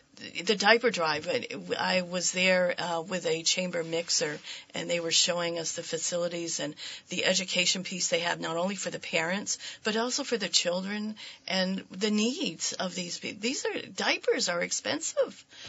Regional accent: Vermont, United States; Just a little, here I'm from Vermont.

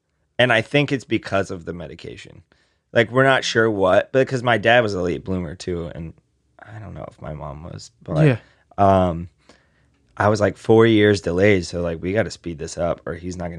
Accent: Delray Beach, Florida, United States; Like, I grew up in, like, Delray and Boynton Beach, which are, like, two towns across from each other.

